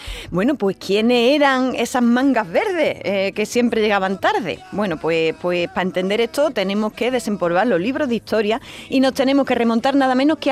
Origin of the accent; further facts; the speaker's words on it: Andalusia, Spain; Y nosotros, los andaluces, también llegamos a muchos sitios con nuestra forma de hablar.